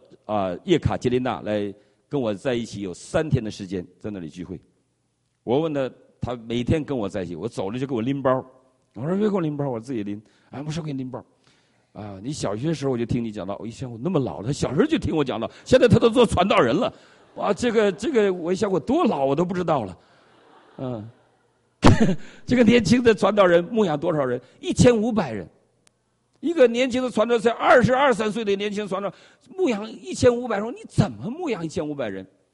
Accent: Northeast China, China; 哇，东北，我东北人，我的乡亲，我离我们县就200里路

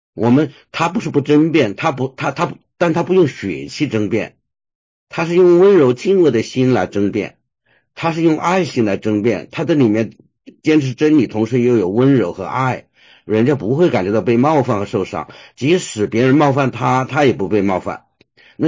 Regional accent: China; 我也是，我是从中国来的

